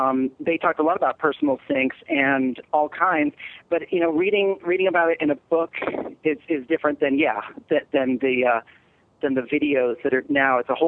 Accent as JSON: {"language": "English", "region": "California", "country": "United States", "tie": "born or raised there", "said": "Well, I grew up in Marin County, California, and there's just a lot of weird stuff here."}